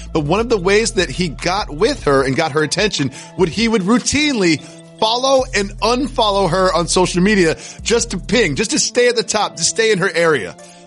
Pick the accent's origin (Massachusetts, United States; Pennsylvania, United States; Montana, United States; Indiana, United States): Massachusetts, United States; I grew up in Massachusetts.